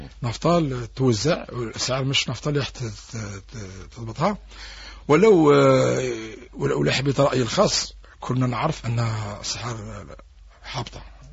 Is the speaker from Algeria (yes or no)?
yes; Algeria